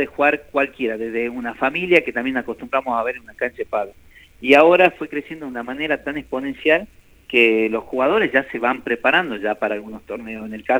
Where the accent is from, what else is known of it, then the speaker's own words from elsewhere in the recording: Salta, Argentina; es muy importante para nosotros y para nuestra ciudad. Porque es increíble lo que el pádel está creciendo en Salta